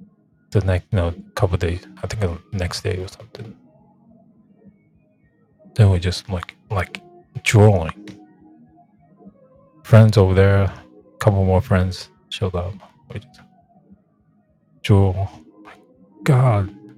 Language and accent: English; New Jersey, United States; Because we're from New Jersey. Some of us live in New York.